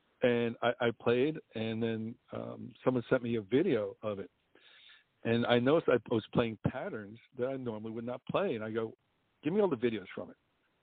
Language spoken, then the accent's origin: English; New York, United States; accent: New York; moved away as an adult; also born or lived in California; I grew up in New York until I was in my mid-20s, and then I moved to Cali, you know, for 20-some-odd years, and now I'm a Southern boy.